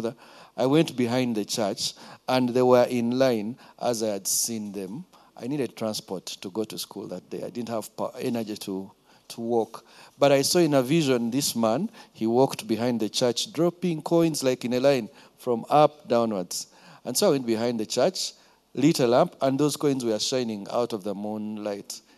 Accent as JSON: {"language": "English", "town": "Kampala", "region": "Central Region", "country": "Uganda", "tie": "born or raised there", "second_language": "English", "said": "When I was young, I grew up in Bukoto, Mulimira zone around there. So I used to walk to Nakasero Primary and back"}